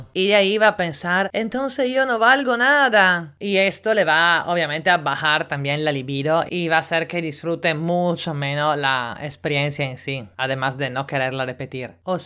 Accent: Italy; Spanish is a second language; now in Lima, Peru; italiana en Lima

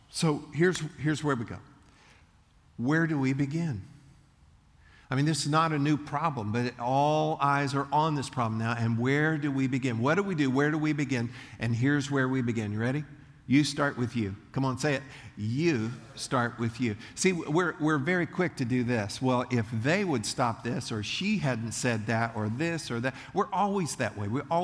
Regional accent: Leesburg, United States; I grew up in Leesburg, and that's why I'm not good at math.

